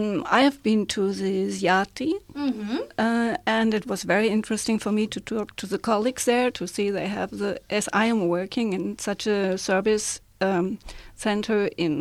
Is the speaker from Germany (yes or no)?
yes; Germany; English is a second language; I am German and I am from the University of Duisburg-Essen